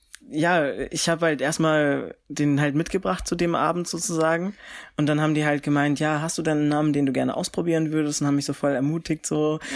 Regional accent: Frankfurt, Hesse, Germany; bei mir in Frankfurt, also ich komme ja aus Frankfurt

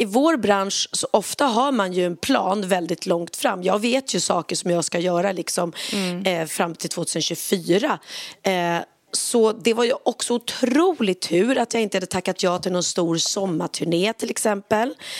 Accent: Sweden; now in Spain; då kan jag vara hemma i Sverige på somrarna mycket mer, vilket gör att jag kan umgås med mina föräldrar mycket mer.

